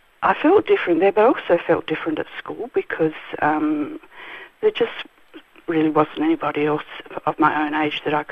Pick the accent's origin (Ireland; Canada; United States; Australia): Australia; Adelaide, South Australia; I grew up in a working class suburb in Adelaide.